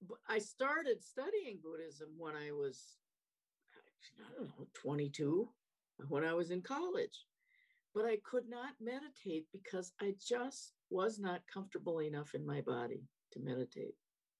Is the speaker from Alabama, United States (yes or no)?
no; Montana, United States; I grew up in Montana, and they came to our little farming community every summer for 2 weeks.